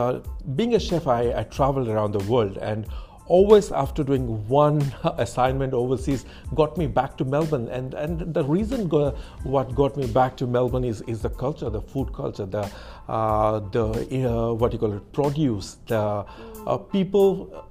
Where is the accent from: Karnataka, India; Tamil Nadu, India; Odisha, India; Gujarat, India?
Odisha, India; born there; I was born in the East Coast of India. That's a state called Orissa, mm-hmm. which is very close to Calcutta.